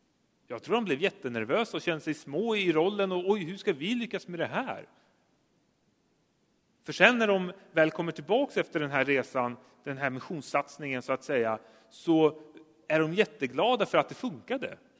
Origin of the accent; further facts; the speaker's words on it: Norrland, Sweden; Jag är ju norrlänning så jag är van vid kalla bilar året runt.